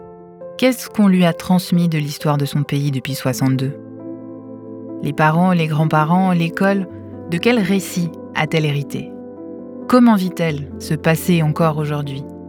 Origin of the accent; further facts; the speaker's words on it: Grenoble, Auvergne-Rhône-Alpes, France; moved away as an adult; now in Algiers, Algeria; Je suis franco-algérienne, comme on dit en France, ou binationale, comme on dit en Algérie. Je suis née et j'ai grandi à Grenoble. Et il y a 11 ans, j'ai décidé de vivre à Alger.